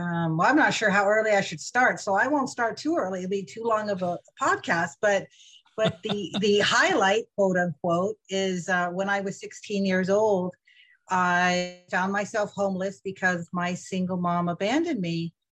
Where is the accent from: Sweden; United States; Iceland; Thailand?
United States; California; now in Houston, United States; actually not from Houston or Texas. Well, my dad's from Texas, but I grew up in California and then moved to the East Coast. Mostly Northern California, San Francisco Bay Area.